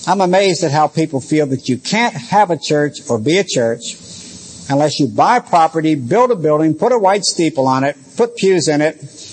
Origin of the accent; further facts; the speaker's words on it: Pennsylvania, United States; The little church I grew up in Western Pennsylvania had a little blue book.